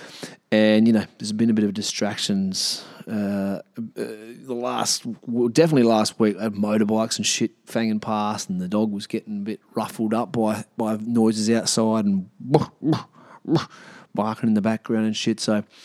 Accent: Australia; We're Australian.

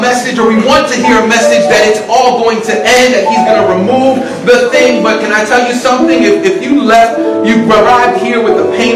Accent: Pennsylvania, United States; also born or lived in New Jersey / South Georgia / Michigan / Ohio; I was born in New Jersey, raised in Pennsylvania, spent time in South Georgia, Michigan, Ohio. So I'm just confused. I've just been all over the place.

